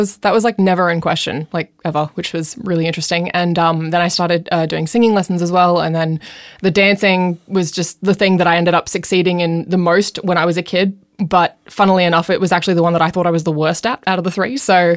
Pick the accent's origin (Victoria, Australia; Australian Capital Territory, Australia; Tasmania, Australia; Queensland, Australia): Queensland, Australia; Noosa; I grew up in Noosa